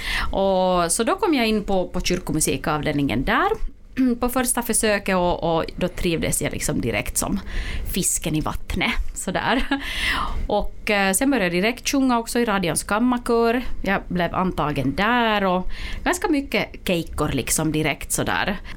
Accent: Vaasa, Ostrobothnia, Finland; jag är hemma från Vasa, så att under min uppväxttid så var det ganska naturligt

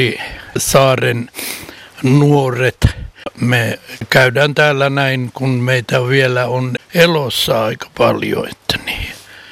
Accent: Kokkola, Central Ostrobothnia, Finland; born there; minä itse olen syntynyt täällä Kokkolassa

